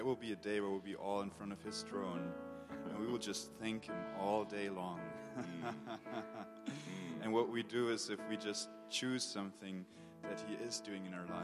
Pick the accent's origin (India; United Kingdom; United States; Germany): Germany; English is a second language; so I'm from Germany